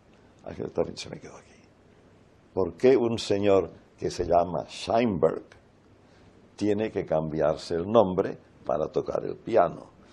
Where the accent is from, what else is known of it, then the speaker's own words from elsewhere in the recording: Barcelona, Catalonia, Spain; moved away; yo soy un barcelonés emigrante y por lo tanto quizá más terminal que ustedes.